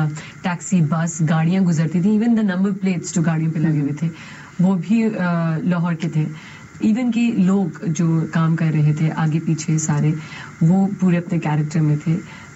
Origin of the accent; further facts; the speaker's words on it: Pakistan; مجھے جو زبان میں بولتی ہوں اسی میں اور جو میں ہوں، جو میں پاکستانی ہوں،